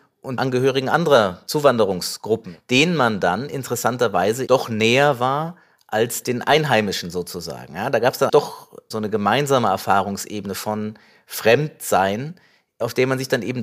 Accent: Korbach, Hesse, Germany; Der Name ist griechisch tatsächlich, das ist von meiner Vaterseite so. Aber aufgewachsen bin ich in Deutschland in einer kleinen Stadt im nördlichen Hessen, in Korbach. Und dort in einer Siedlung, in der nach 1990 viele Russlanddeutsche sich niederließen.

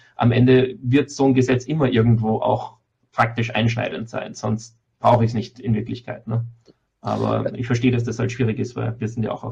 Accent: Austria

